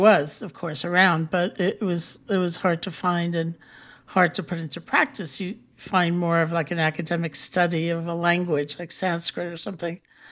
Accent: New York City, New York, United States; And so I grew up in New York City, I went to college in Buffalo, went to India.

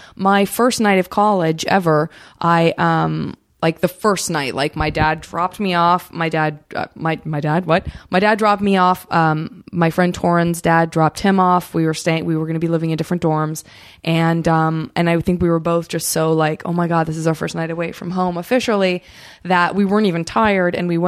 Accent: Tucson, Arizona, United States; That's where I'm from. I am from Tucson. And I did go to school in Flagstaff, which is very close to the Grand Canyon.

